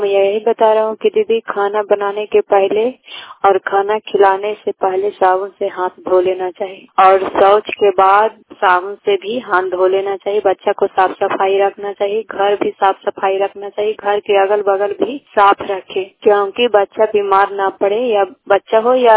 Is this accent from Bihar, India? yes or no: yes; Bihar, India; प्रखंड नगर नौसा, पंचायत खचरा, क्लस्टर भोजी, जिला नालंदा के निवासी हूँ।